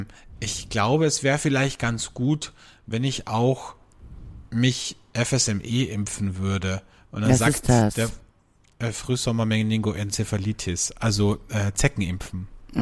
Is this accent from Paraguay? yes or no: no; Austria; bei uns in Österreich